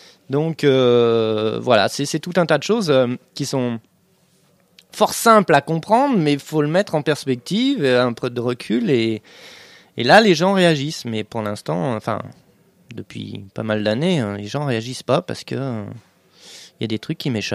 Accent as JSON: {"language": "French", "town": "Lyon", "region": "Auvergne-Rhône-Alpes", "country": "France", "said": "Je suis lyonnais"}